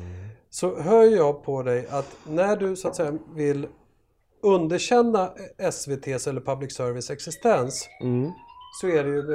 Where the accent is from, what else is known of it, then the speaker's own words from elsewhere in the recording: Örebro, Örebro County, Sweden; also born or lived in Stockholm; Jag är född i Stockholm men uppvuxen i Örebro.